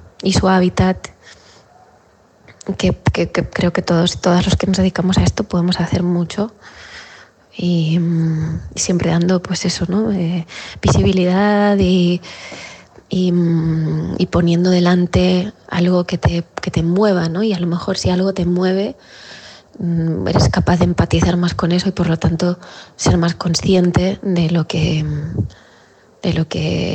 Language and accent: Spanish; Madrid, Community of Madrid, Spain; yo nací en Madrid, vivo en Madrid y lo tengo muy lejos.